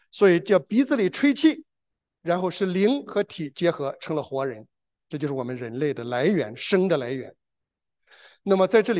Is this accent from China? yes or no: yes; Shandong, China; 我是山东人呐，住在沂蒙山边上一段时间。